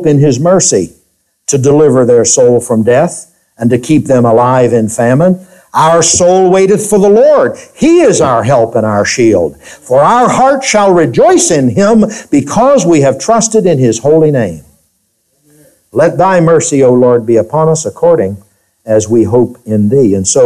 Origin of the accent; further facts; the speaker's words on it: United States; Now, I've got to say to you as an American, I'm proud of our armed forces